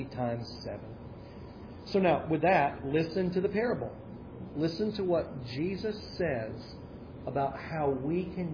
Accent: Tennessee, United States; I'm from Tennessee. My Tennessee math went again.

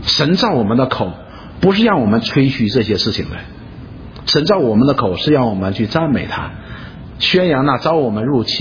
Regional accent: China; 你我们中国人喜欢看看热闹的

